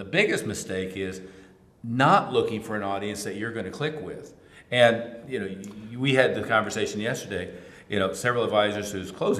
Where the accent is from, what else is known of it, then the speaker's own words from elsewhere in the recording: Tulsa, Oklahoma, United States; However, you know, I'm from Tulsa.